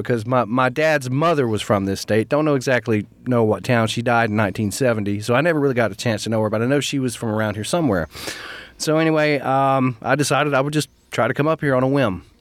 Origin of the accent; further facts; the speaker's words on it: North Carolina, United States; Originally, I am from North Carolina.